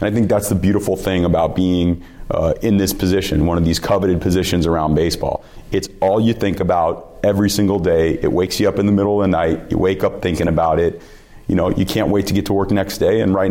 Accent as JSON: {"language": "English", "town": "Los Angeles", "region": "California", "country": "United States", "tie": "born or raised there", "said": "But remember, I was from Southern California, Los Angeles kid, bouncing all over the map."}